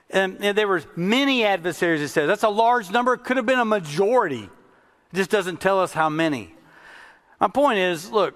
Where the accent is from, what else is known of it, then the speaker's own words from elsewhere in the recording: Kentucky, United States; I went to college. I'm from Kentucky. And I went to college, though, in Tennessee